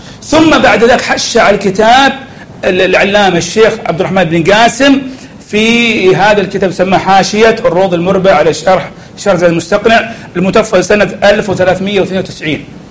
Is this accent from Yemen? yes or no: no; Saudi Arabia